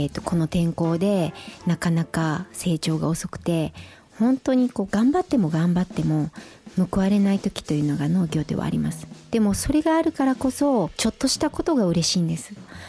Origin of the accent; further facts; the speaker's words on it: Ehime, Japan; born there; moved away as an adult; also born or lived in Osaka; now in Nabari, Japan; 私は愛媛県に生まれて大阪で結婚して長く専業主婦をやっておりました。